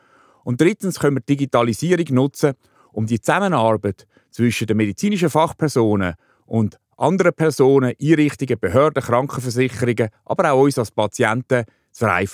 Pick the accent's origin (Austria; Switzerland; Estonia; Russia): Switzerland; das können wir als Schweizer und Schweizerinnen selber entscheiden.